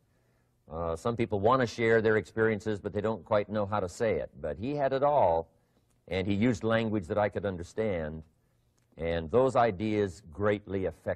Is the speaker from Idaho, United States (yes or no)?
yes; Idaho, United States; born or raised there